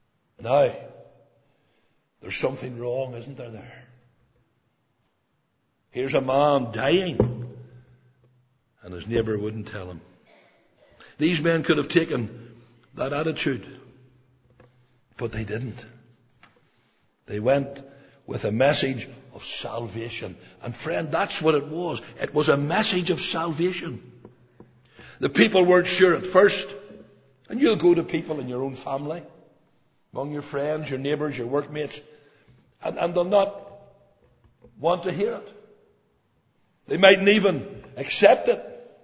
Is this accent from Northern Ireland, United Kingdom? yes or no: yes; Belfast, Northern Ireland, United Kingdom; And this is my city. I was born and raised in Tigers Bay. Belfast is my city.